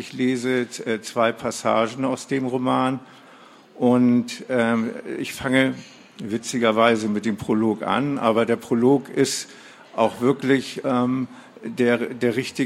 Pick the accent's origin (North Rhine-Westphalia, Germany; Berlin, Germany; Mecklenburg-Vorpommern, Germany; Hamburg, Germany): Hamburg, Germany; Ich komme aus Hamburg.